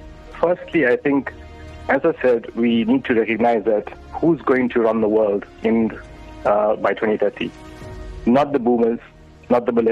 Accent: South Africa; Being a South African and working in South Africa remotely, actually, for almost 10 years now.

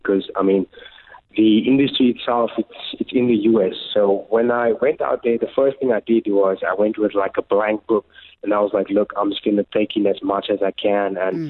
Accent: South Africa; And being a South African actually separated me because, like, it was something new to them because they thought South Africa was a jungle.

